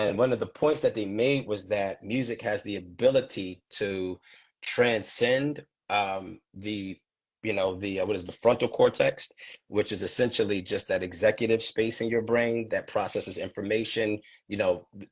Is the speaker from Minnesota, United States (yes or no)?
no; Philadelphia, Pennsylvania, United States; which people know that I'm from Philly